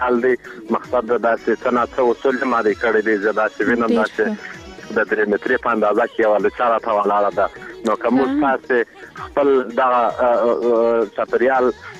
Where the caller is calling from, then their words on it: Arghandab, Kandahar, Afghanistan; دا کندهار ولایت درغنداب ولسوالۍ څخه مې